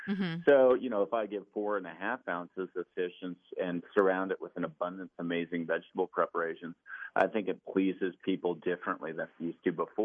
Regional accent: Ottawa, Ontario, Canada; also born or lived in Kingston, Canada / Southern US; I was born and raised in Ottawa, Canada, or born in Kingston, Ontario, Canada, but raised in Ottawa, and then lived in the South for about 4 years, from 10 to 14, went back to Canada, finished up high school, university.

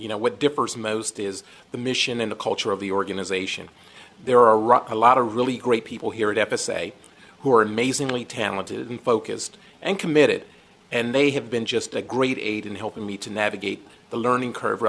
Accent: Philadelphia, Pennsylvania, United States; It gives me the opportunity to sort of influence that environment that I grew up in Philadelphia, you know?

